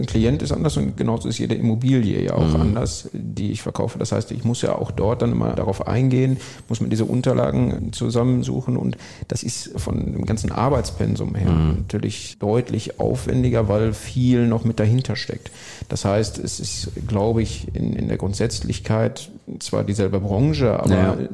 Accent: Dortmund, North Rhine-Westphalia, Germany; Ich bin in Dortmund aufgewachsen, unser Büro ist in Lünen.

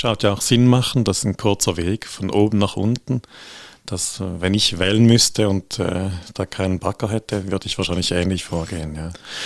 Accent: St. Gallen, Switzerland; Also das hören wir gerne als St. Galler, die sind speziell, diese Stücke.

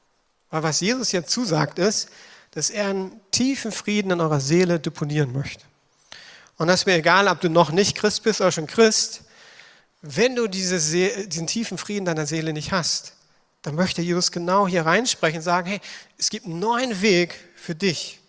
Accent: Schleswig-Holstein, Germany; Ich komme zwar aus Schleswig-Holstein. Ich kenne auch noch Kühe, so echte, ne? Und wir haben Milch vom Bauernhof geholt, selbst abgefüllt.

